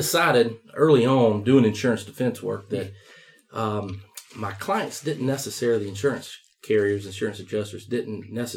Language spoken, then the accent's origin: English; Union, South Carolina, United States; I'm from Union, South Carolina, the unincorporated part of Union, known as Santuck.